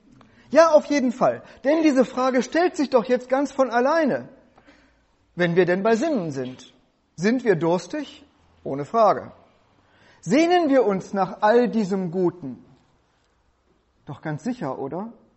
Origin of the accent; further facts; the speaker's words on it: North Rhine-Westphalia, Germany; denn bei uns in Westfalen heißt es, wenn die Großmutter das Enkelkind zu sich ruft: Komm mal bei die Oma.